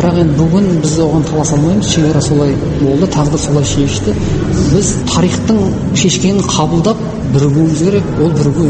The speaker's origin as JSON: {"language": "Kazakh", "town": "Zhanan", "region": "Omsk Oblast", "country": "Russia", "tie": "born or raised there", "said": "Ауылда туып өстім. Омбының Шарбақкөл ауданы Жанан ауылы дейді. Жанан ауылында Томар орта мектебін бітірдім. Енді біздің мектебіміз қазақ орыс тілінде болды."}